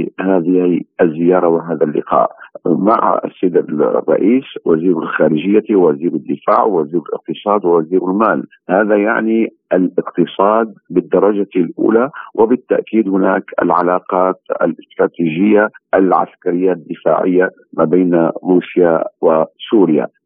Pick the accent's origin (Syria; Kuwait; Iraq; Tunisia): Syria; ولها نتائج إيجابية نحن كشعب سوري نتطلع إليها.